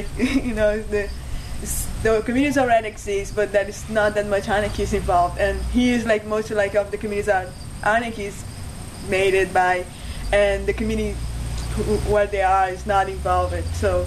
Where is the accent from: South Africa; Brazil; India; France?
Brazil; I have a question. I'm from Brazil, and I was in Philadelphia for 2 months